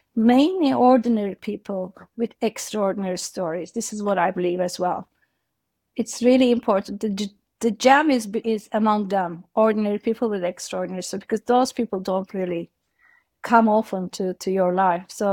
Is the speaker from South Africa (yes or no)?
no; Turkey; I'm from Turkey originally.